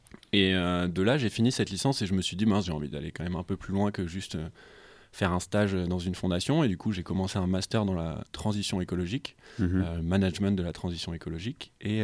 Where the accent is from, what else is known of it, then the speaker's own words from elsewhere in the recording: Bordeaux, Nouvelle-Aquitaine, France; now in Marseille, France; je suis originaire de Bordeaux et depuis maintenant quelques temps, je vis à Marseille.